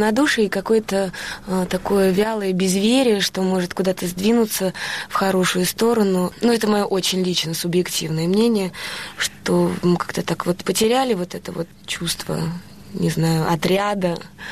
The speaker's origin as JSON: {"language": "Russian", "country": "Russia", "said": "я из России с абсолютной уверенностью и гордостью за то, что я принадлежу и живу в этой стране."}